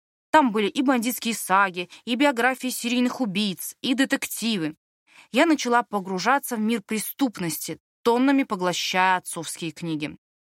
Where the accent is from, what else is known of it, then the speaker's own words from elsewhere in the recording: Tolyatti, Samara Oblast, Russia; Жила я на окраине Тольятти, и мой родной город, в общем-то, славился бандитскими войнами.